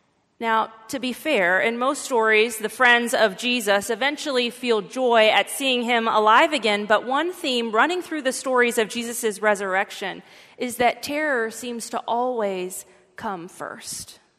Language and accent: English; Texas, United States; I was raised in West Texas, and I come from a really long line of very dramatic people.